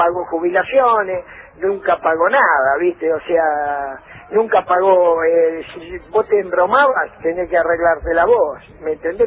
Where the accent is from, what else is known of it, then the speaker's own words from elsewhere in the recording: Buenos Aires, Argentina; la época que yo nací en La Boca